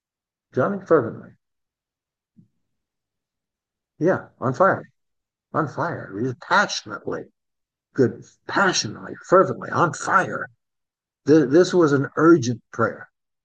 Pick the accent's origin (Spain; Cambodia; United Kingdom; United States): United Kingdom; England; I'm English all the way.